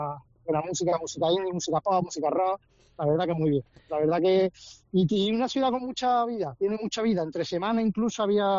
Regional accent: Córdoba, Andalusia, Spain; also born or lived in Albacete; me encanta Córdoba, soy cordobés y mi ciudad me encanta, pero sinceramente también te digo que el tiempo que estuve viviendo allí en Albacete fueron 3 años muy, muy bonitos

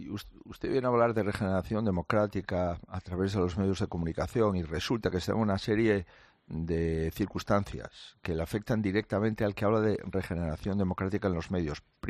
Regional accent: Spain; lamento tener que decir esto de mi presidente de gobierno

